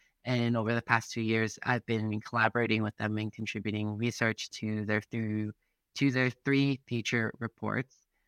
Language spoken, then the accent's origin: English; Los Angeles, California, United States; a proud daughter of two immigrant parents found in the country of Mexico. I grew up in Los Angeles, currently trilingual. I speak English, Brazilian Portuguese, and Mexican Spanish.